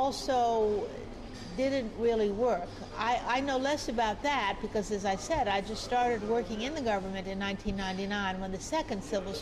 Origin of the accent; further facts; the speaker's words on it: New York City, New York, United States; moved away as an adult; now in Albania; I am a lawyer. I'm from New York City. And I came to Albania to live in 1996 as a Fulbright Fellow teaching commercial law.